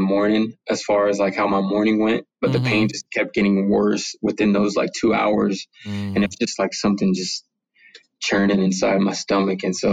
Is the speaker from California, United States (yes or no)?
yes; San Bernardino, California, United States; So I grew up in San Bernardino. I was born and raised San Bernardino, California.